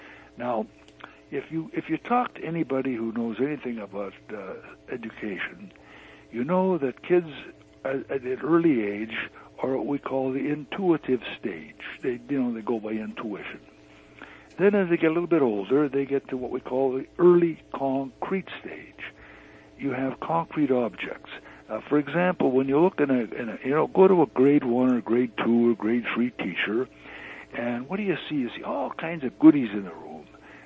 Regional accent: Butte, Montana, United States; Really, Butte, Montana is my hometown.

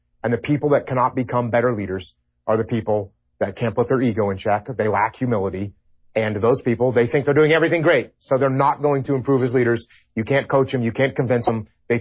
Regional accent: United States; as an American, I don't like the idea of mandating that people do something that they don't want to do.

